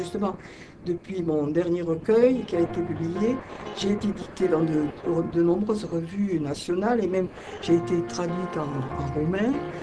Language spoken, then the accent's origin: French; Decazeville, Occitanie, France; Mais je suis native de Decazeville.